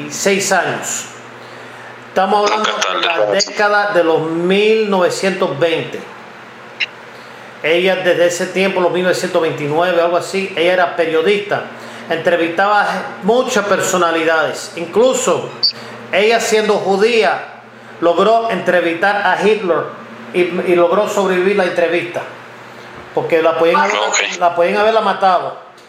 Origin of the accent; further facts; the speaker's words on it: Cleveland, Ohio, United States; born there; Esto fue una noticia de Cleveland, Ohio, donde yo nací en Ohio